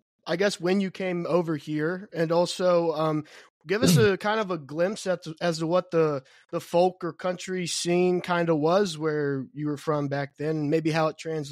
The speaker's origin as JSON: {"language": "English", "region": "Kentucky", "country": "United States", "said": "I'm from Kentucky. I'm still living here, Northern Kentucky."}